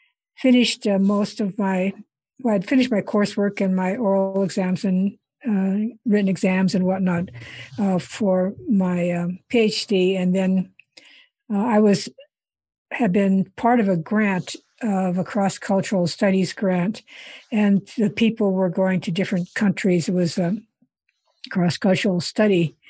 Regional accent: Iowa, United States; the shorter version of the story is I grew up in Iowa, and then after I went to college in Iowa

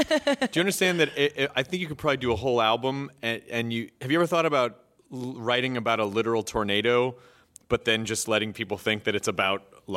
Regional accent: the South, United States; I had a comedy band, and we wrote a series of country songs because I'm from the South.

